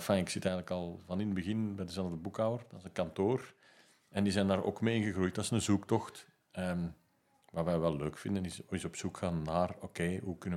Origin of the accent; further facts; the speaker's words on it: Belgium; Nu, op zich blazen wij niet hoog van de toren, wij als Belgen.